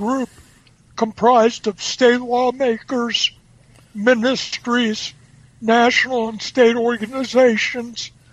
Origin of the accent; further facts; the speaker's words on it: Midwest, United States; So what happened is my wife and I were living on the East Coast at the time. We're from the Midwest. We were looking for places to move back in the Midwest.